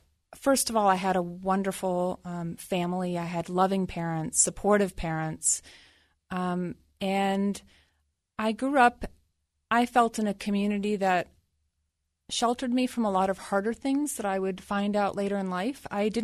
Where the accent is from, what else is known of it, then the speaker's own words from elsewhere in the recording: Ohio, United States; I don't just mean my hometown in Ohio and my family of origin